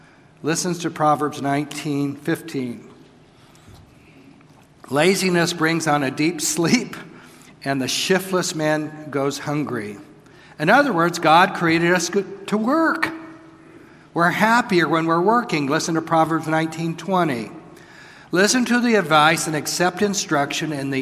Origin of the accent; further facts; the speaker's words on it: New Mexico, United States; If you're walking near where I grew up in New Mexico at a high altitude